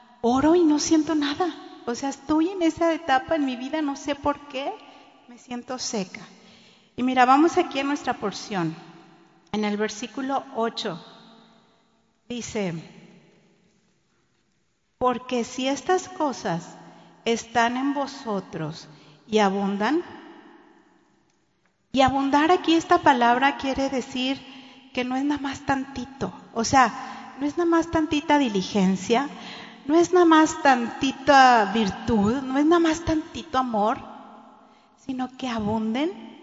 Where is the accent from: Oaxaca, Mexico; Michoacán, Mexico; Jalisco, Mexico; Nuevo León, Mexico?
Nuevo León, Mexico; Monterrey; los que somos de Monterrey siempre decimos Monterrey, Nuevo León, pero bueno, nací en Monterrey y toda mi niñez la viví ahí.